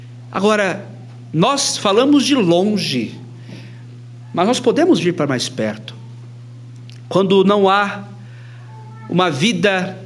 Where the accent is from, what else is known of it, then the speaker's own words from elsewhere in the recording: Brazil; já que somos brasileiros, né?